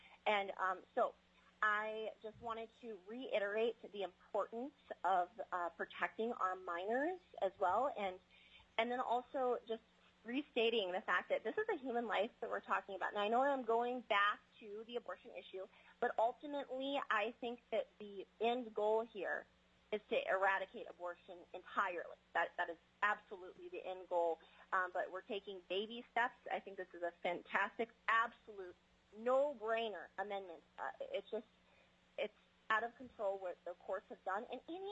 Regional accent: Anchorage, Alaska, United States; I'm from Anchorage, Alaska, and I represent myself and my family.

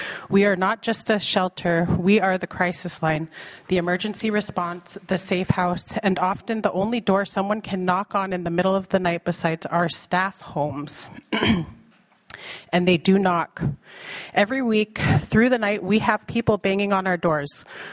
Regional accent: Hooper Bay, Alaska, United States; In communities like my hometown, Hooper Bay, these funds are the difference between having somewhere safe to go or having nowhere to go at all.

